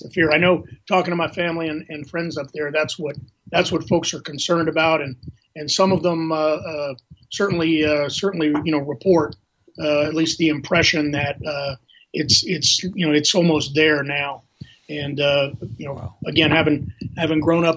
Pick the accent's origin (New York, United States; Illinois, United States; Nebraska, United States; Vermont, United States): New York, United States; New York City; You mentioned New York City, my hometown.